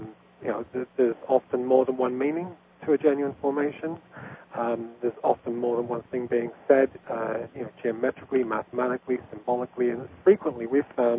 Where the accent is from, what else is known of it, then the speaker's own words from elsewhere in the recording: England, United Kingdom; I come from England. I've lived in the region where most of these formations have formed